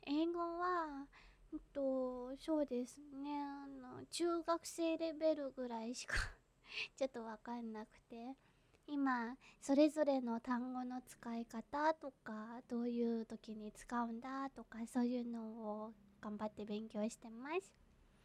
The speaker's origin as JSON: {"language": "Japanese", "region": "Kanagawa", "country": "Japan", "said": "出身地は神奈川です。"}